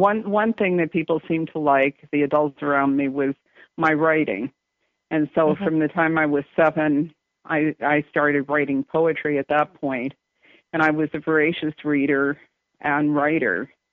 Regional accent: Newark, New Jersey, United States; I grew up in a one-bedroom apartment in Newark, New Jersey, in a building that has since been torn down.

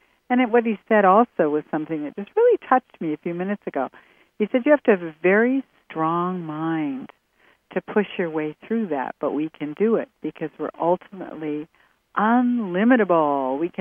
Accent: Canada; I'm Canadian, and in Canada, at least in the olden days when I was a child, we were taught very much to play, to live for the good of the whole, right?

